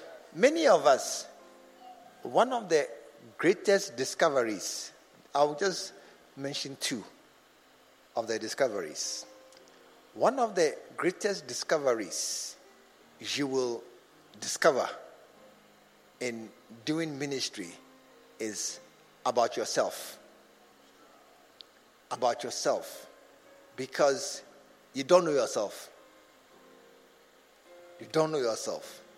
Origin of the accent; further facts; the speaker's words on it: Kumasi, Ashanti, Ghana; I grew up in Kumasi. I'm a Kumasi boy, and this is my life. My guys are all here. This is my area.